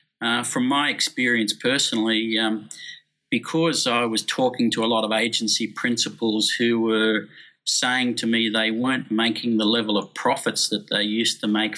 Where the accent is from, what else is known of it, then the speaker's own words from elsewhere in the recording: Sydney, New South Wales, Australia; Well, certainly having Sydney as my hometown, that's the area I'm most familiar with.